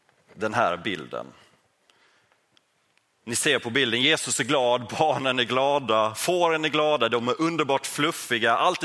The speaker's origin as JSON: {"language": "Swedish", "country": "Yemen", "tie": "born or raised there", "said": "på herdar ute i vildmarken i Jemen där jag växte upp som missionärsbarn"}